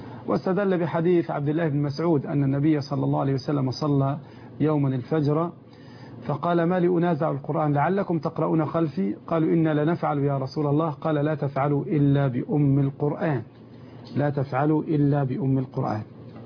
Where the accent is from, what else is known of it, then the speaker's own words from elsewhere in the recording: Egypt; اللهم عندنا في مصر ولي أمورنا خيارنا